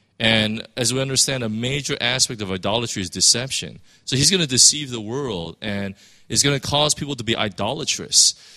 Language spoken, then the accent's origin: English; United States; as an American, if you really understand what the framers of the Constitution were really talking about